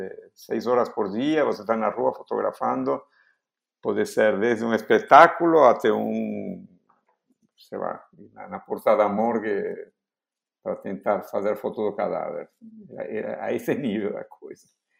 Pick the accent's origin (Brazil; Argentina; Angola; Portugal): Argentina; Portuguese is a second language; moved away as an adult; eu nasci na Argentina e eu vivi na Argentina até os 25 anos. Isso quer dizer que eu saí de lá nos anos 70, em 77. Desculpa, em 75 saí a primeira vez.